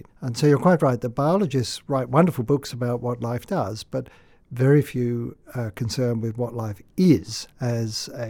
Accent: London, United Kingdom; I grew up in London in the 50s. It was full of austerity.

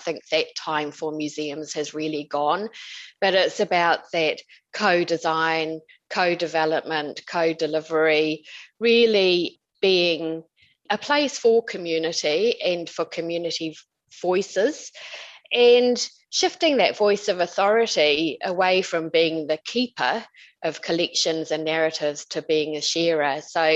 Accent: Auckland, New Zealand; No, I am from Auckland

